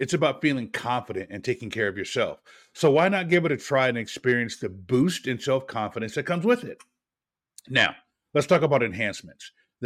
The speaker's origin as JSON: {"language": "English", "town": "Portland", "region": "Oregon", "country": "United States", "said": "So, you know, I'm from Portland, and one of Portland's best basketball players back in the day, Damon Stoudamire, played for the Raptors"}